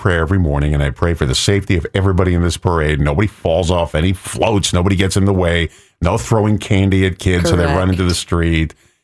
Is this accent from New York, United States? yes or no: yes; Massapequa, New York, United States; So in my hometown, I was in the 4th of July parade, and you could see the parade in the movie Born on the 4th of July with Tom Cruise. It took place in Massapequa, my hometown.